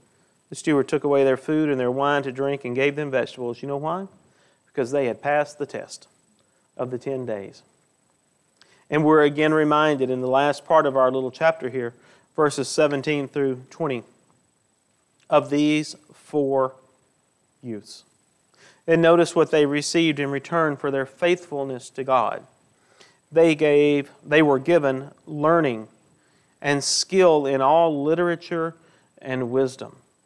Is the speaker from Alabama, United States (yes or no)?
yes; Needham, Alabama, United States; now in Prattville, United States; I grew up in Needham, Alabama. I'm not living in Prattville by accident, right?